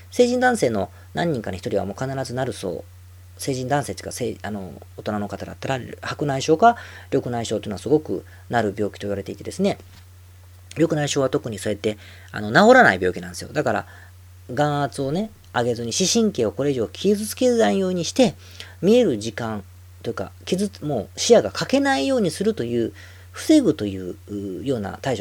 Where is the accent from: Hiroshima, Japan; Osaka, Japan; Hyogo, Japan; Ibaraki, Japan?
Osaka, Japan; 大阪人みたいに、大阪人だからと思ったら